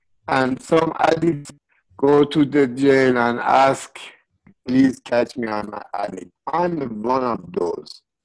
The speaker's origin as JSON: {"language": "English", "country": "Iran", "first_language": "Farsi", "second_language": "English", "said": "You know, my first language is Farsi. I learned English in NA, and then I was using in the street."}